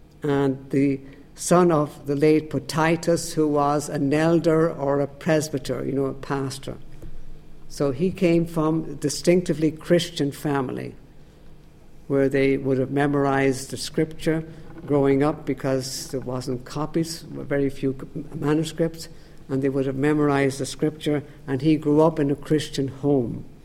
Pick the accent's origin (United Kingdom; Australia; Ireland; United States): Ireland; And so it's our heritage. That's what we have as Irish men and Irish women.